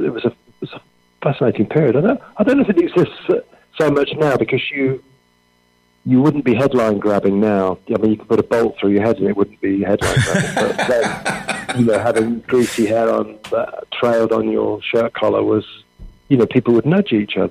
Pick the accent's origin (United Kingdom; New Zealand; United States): United Kingdom; Midlands; I grew up in the Midlands